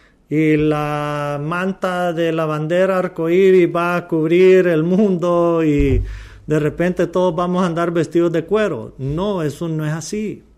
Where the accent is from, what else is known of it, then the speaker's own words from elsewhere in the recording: Miami, Florida, United States; volviendo a cuando era niño en Miami, me acuerdo una vez